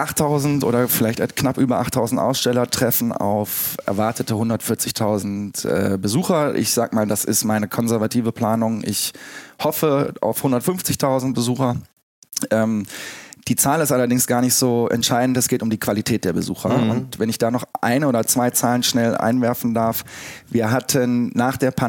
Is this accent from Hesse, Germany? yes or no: no; Bonn, North Rhine-Westphalia, Germany; Ich bin Bonner, also ich bin tatsächlich Rheinländer.